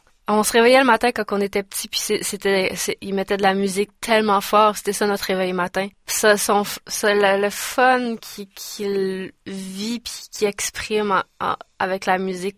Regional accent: Mascouche, Quebec, Canada; now in Montreal, Canada; Non, j'habite à Montréal maintenant, mais je viens de Mascouche, oui.

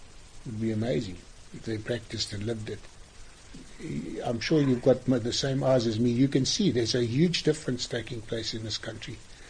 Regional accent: South Africa; I said, I come from South Africa.

